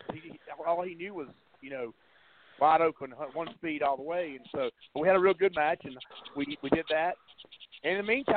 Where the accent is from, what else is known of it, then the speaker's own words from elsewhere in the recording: Durham, North Carolina, United States; And you know, the Durham Bulls, you know, the Bull City, and that's where I grew up around